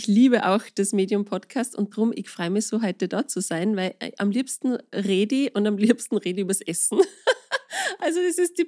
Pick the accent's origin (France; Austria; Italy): Austria; Salzburg; Ich bin ursprünglich aus Salzburg und wir haben schon festgestellt, ich habe ja Wurzeln aus dem Lungau.